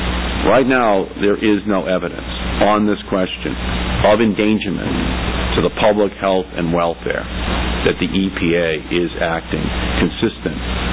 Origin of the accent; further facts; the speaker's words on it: Massachusetts, United States; She formerly served as Assistant Surgeon General for my home state, the Commonwealth of Massachusetts